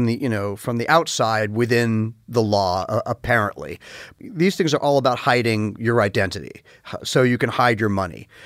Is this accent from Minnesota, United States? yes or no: no; New York, United States; I grew up largely in New York